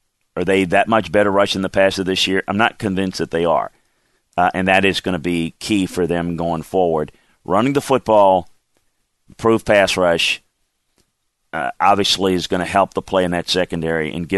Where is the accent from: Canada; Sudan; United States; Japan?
United States; Louisiana; as I have growing up in South Louisiana.